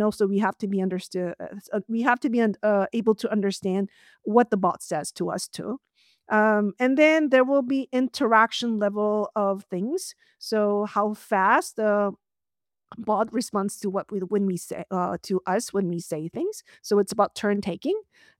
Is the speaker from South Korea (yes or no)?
yes; South Korea; English is a second language; now in United States; I'm from South Korea, and when I first came to US, it was difficult to talk to people, not because I didn't speak English. I could speak English.